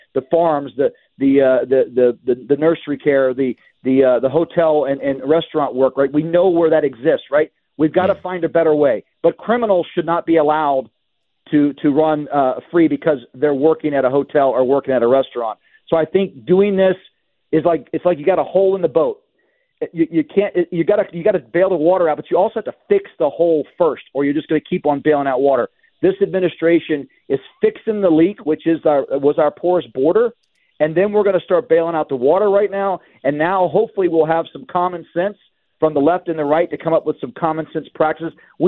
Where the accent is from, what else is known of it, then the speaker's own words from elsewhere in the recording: Arizona, United States; right here in my home state of Arizona and along the Southwest border.